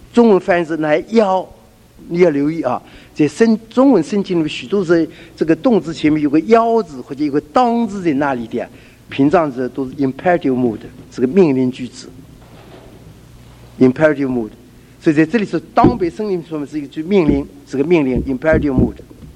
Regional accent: China; 我们中国人呢，若是一个女子嫁到这个夫家去啊，这叫做入门了

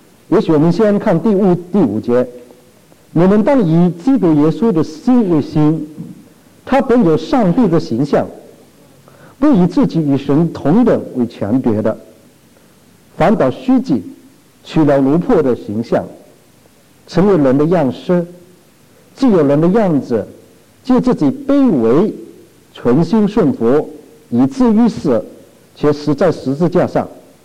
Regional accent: China; 我们在中国一向我们的宗教的思想就是中国人很实际的

